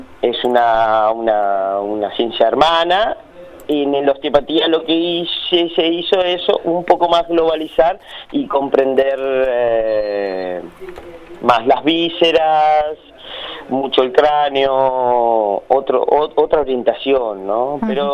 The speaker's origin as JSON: {"language": "Spanish", "country": "Uruguay", "moved": "yes", "said": "yo falté muchos años, me fui mucho tiempo de Uruguay, y cuando llegué era otra sociedad"}